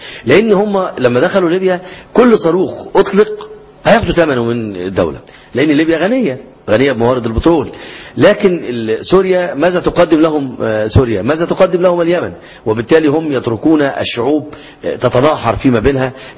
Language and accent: Arabic; Egypt; عندنا في مصر